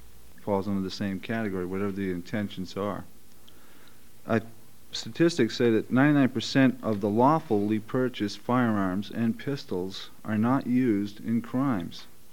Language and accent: English; John Day, Oregon, United States; I'm from John Day over in the state of Eastern Oregon.